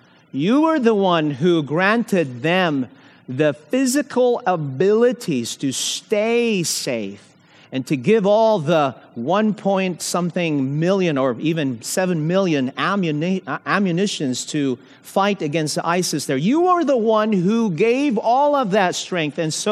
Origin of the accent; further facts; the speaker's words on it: Mindanao, Philippines; Growing up in the Philippines church, I remember going to youth camp for the very first time, meeting like-minded young people from all over the island of Mindanao.